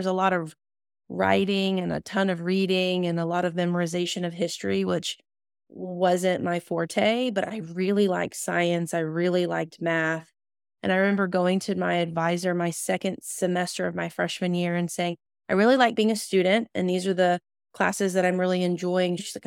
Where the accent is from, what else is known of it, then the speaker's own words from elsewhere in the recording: Gulf Breeze, Florida, United States; I was born and raised in Florida, a small little beach town, Gulf Breeze. I lived in the same bedroom my entire 18 years before going to Florida State.